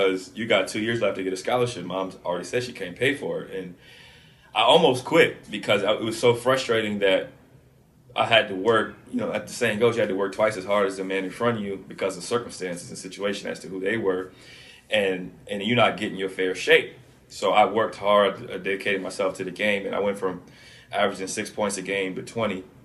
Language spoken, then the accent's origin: English; Canton, Ohio, United States; Yeah, so I grew up in Canton, Ohio, like you said before.